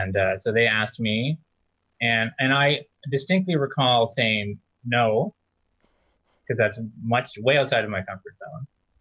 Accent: Saskatchewan, Canada; I'm from Saskatchewan originally.

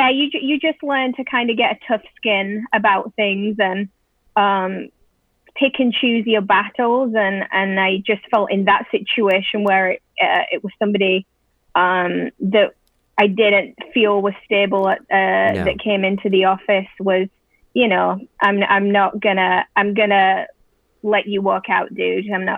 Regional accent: England, United Kingdom; growing up in England, it's, you know, I'm biracial, so I grew up in a house, you know, with a white father and a black mother

